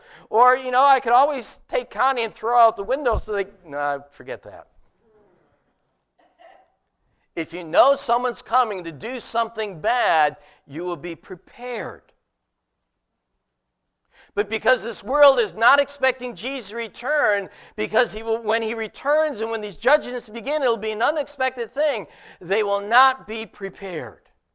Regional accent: Dunmore, Pennsylvania, United States; When I grew up in Dunmore, we never locked our doors.

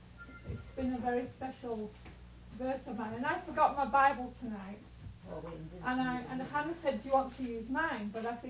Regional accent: England, United Kingdom; because I'm from England, it's kind of a religious country

